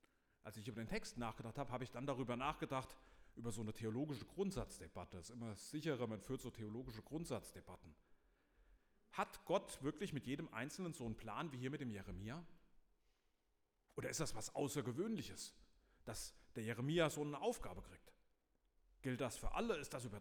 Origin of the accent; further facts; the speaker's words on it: Eding, Germany; in Eding, wo ich herkomme